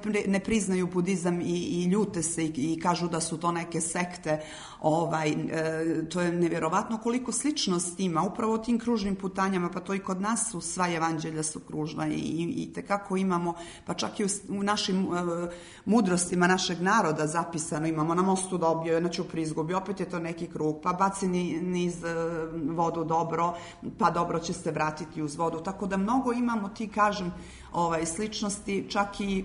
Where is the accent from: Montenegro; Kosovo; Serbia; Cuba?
Montenegro; Kod nas u Crnoj Gori moja baba je govorila Kušin